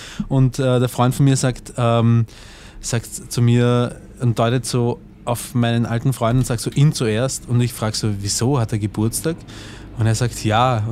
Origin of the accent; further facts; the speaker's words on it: Austria; Ich bin Österreicher.